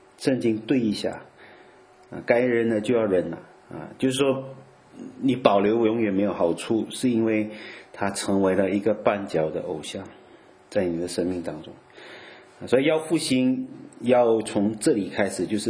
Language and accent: Chinese; Malaysia